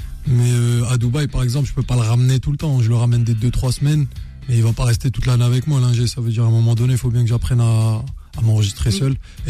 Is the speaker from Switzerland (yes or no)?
no; Sidi Bel Abbès, Sidi Bel Abbès Province, Algeria; also born or lived in Tlemcen; Moi, je suis Sidi Belabès et Tlemcen.